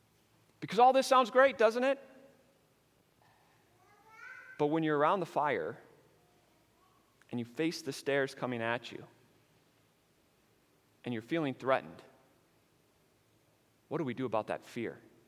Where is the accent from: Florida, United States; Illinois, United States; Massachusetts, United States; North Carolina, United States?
Illinois, United States; Chicago; I'm from Chicago, and most of you know I'm a Bears fan